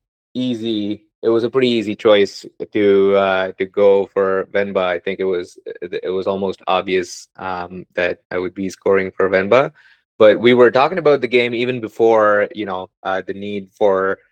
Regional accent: India; when I was a kid, I was mostly exposed to whatever was top 40, which was in India. Growing up in India

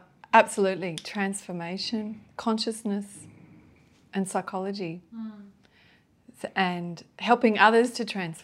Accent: Wagga Wagga, New South Wales, Australia; born there; Yeah, I was born in Wagga Wagga country.

